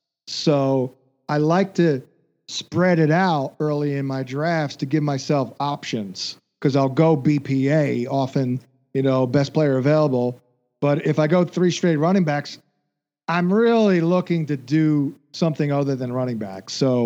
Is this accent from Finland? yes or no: no; New Jersey, United States; Flacco, by the way, lives in my hometown here in South Jersey.